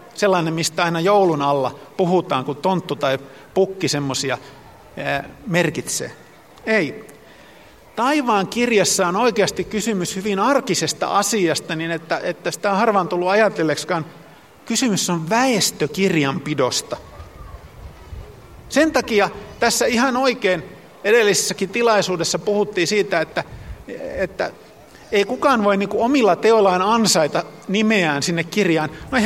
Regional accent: Lappeenranta, South Karelia, Finland; born there; Minä olen syntynyt Lappeenrannassa, vaikka kirjoihin on merkitty, että olisin syntynyt Turussa, mutta en Jerusalemissa.

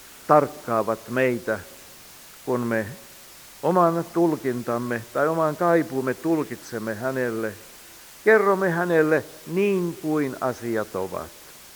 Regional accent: Helsinki, Uusimaa, Finland; mä olen ihan paljasjalkainen helsinkiläinen

